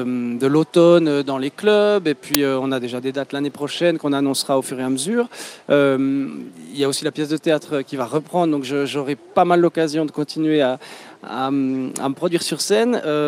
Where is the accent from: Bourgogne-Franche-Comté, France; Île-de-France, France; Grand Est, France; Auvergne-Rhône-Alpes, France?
Bourgogne-Franche-Comté, France; On présente ses morceaux chez nous, dans le Jura.